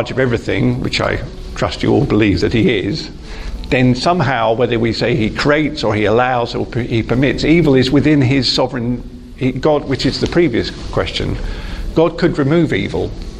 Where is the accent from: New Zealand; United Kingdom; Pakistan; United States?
United Kingdom; East of England; Very near where I was brought up in Hertfordshire, about 50 years ago